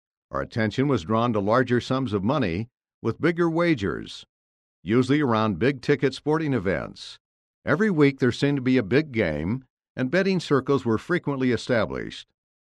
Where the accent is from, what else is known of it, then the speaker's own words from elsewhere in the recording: Las Vegas, Nevada, United States; Growing up in Las Vegas, Nevada, exposed me to the alluring gimmicks of gambling.